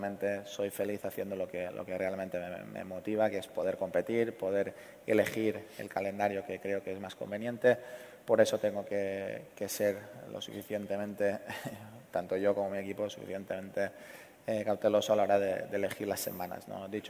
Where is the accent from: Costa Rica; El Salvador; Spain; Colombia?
Spain; Y yo, pues, como español y como amante de nuestro deporte